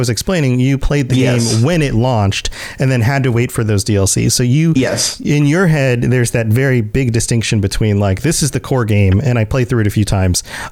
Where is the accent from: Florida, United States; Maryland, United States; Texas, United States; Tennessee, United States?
Florida, United States; I'm still from Florida. That's true.